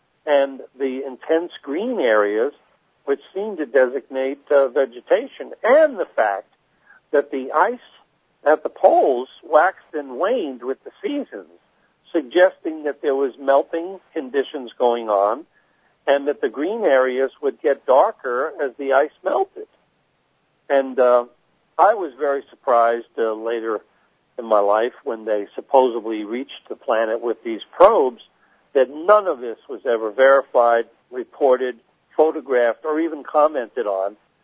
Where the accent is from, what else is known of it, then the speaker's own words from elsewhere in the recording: New Jersey, United States; when I was a boy, I grew up in New Jersey, as you know, and I was only across the river, which is like a subway ride away from the Museum of Natural History in New York